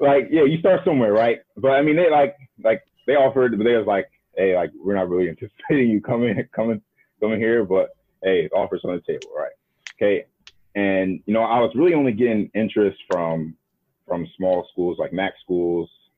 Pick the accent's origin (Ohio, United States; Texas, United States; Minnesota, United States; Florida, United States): Ohio, United States; And obviously growing up in Ohio, that's all people really care about.